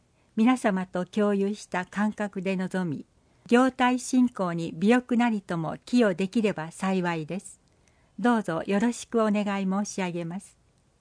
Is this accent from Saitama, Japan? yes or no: no; Oita, Japan; now in Tokyo, Japan; 東京都渋谷区から来ました … 大分県の出身です。